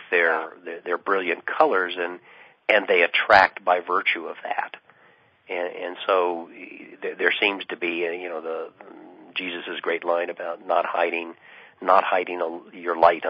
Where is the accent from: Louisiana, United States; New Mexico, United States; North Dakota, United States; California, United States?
New Mexico, United States; Albuquerque; I'm from Albuquerque, New Mexico